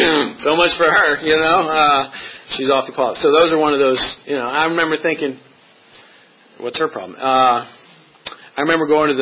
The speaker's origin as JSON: {"language": "English", "town": "Chevy Chase", "region": "Maryland", "country": "United States", "tie": "born or raised there", "said": "And I think it was just because I grew up in Chevy Chase."}